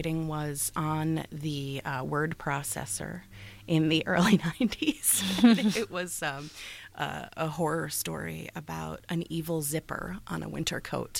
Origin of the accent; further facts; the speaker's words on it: Waukegan, Illinois, United States; I grew up in Waukegan, but I ended up relocating back, coming back home again.